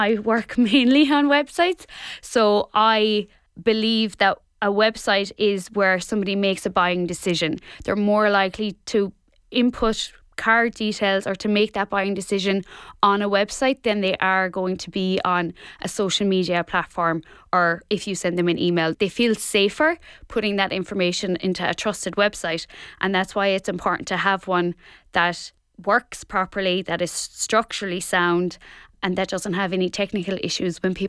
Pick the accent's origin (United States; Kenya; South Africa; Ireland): Ireland; Ballyhaig, County Kerry; now in Tralee, Ireland; I am from Ballyhaig, but I'm living in Tralee now.